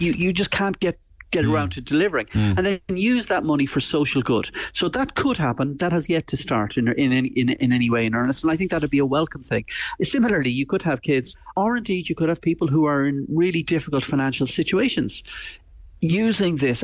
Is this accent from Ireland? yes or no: yes; Bishopstown, Munster, Ireland; Would you believe I grew up in Bishopstown?